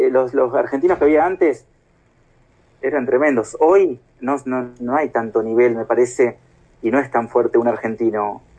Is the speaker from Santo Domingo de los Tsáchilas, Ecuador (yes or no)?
no; Cuenca, Azuay, Ecuador; Nosotros que somos de Cuenca, imagínate, mucho, mucho más impactante fue un ascenso